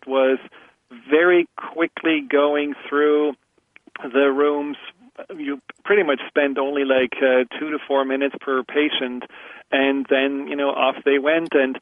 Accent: Germany; accent: German; English is a second language; and what about my English and my German accent, and will people make fun of me?

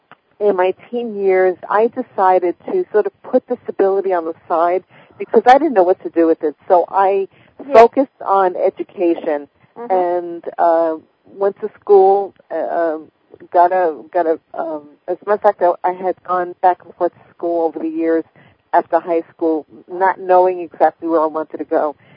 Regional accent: New York City, New York, United States; I was born and raised in New York City. I come from a large Italian family and Roman Catholic background where this intuition stuff doesn't fit.

